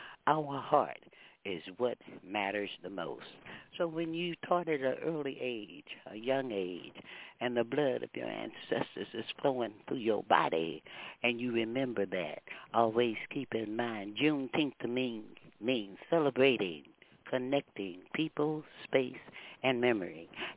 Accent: Houston, Texas, United States; born there; And being a Texan, born in Houston, Texas, and my family at this time lives about 25 miles north of Galveston

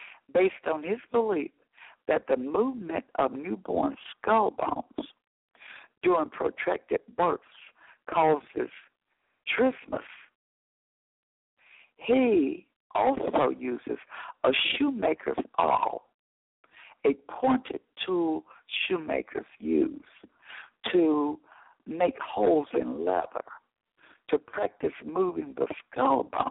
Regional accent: Tennessee, United States; in the town where I was raised in Tennessee.

